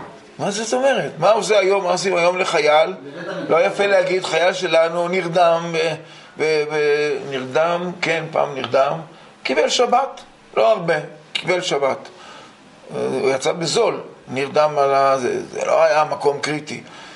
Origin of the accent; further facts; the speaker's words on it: Kiryat Motzkin, Haifa District, Israel; born there; כשהייתי ילד קטן, נולדתי בקריית מוצקין, והיה לנו לול עם תרנגולות בבית